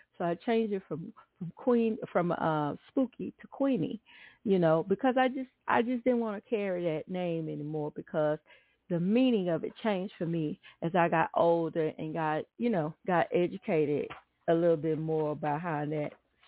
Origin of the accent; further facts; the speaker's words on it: Atlanta, Texas, United States; I grew up in Atlanta, Texas, and I remember, it was Douglasville.